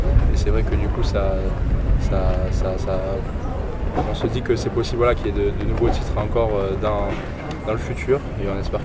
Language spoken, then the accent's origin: French; France; je suis originaire de Bagnols-sur-Mer, donc du coup je jouais au handball là-bas, dans un petit club.